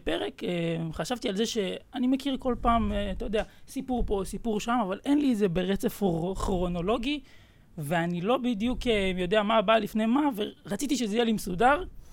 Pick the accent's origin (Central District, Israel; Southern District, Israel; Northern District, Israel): Southern District, Israel; Ashdod; אני בן 19, אני מאשדוד